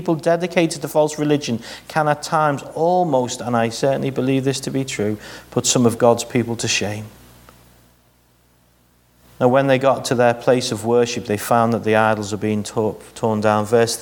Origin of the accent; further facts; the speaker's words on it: Liverpool, North West England, United Kingdom; I come from Liverpool, the capital island of Ireland, as you know. There are more Catholic churches in my city than anything.